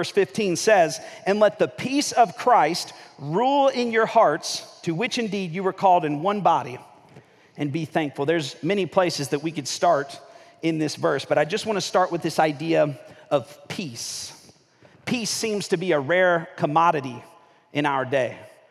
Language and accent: English; Florida, United States; I'm from Northwest Florida. So you guys know in Northwest Florida, there's a lot of storms, right?